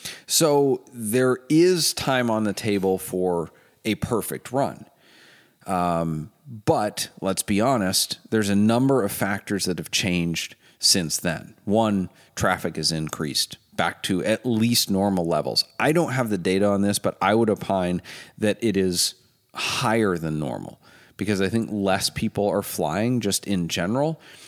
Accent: Maine, United States; I'm from Maine. We say can it be done? Even though I live in the Midwest now

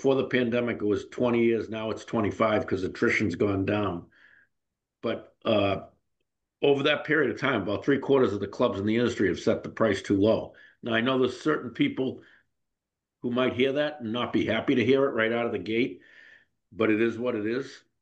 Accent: Boston, Massachusetts, United States; I'm from Boston. I'm a pretty direct guy.

